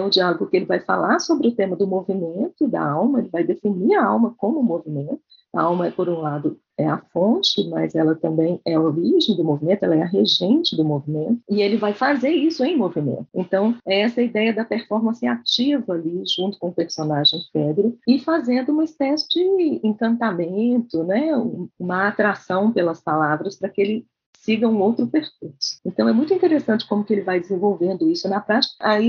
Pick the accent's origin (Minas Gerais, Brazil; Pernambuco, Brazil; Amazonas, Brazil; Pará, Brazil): Minas Gerais, Brazil; Eu sou mineira, nós somos da terra de Guimarães Rosa, né?